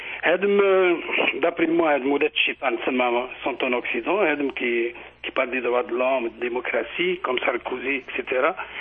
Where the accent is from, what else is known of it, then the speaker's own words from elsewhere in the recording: Algeria; now in Montréal, Canada; je suis d'origine algérienne. Je suis d'Algérie, c'est ça faire là. Je suis algérien.